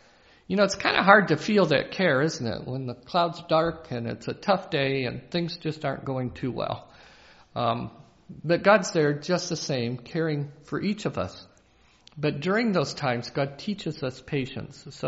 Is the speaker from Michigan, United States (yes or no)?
yes; Grand Rapids, Michigan, United States; And there's a seminary up in Grand Rapids, my hometown, rather than Winona Lake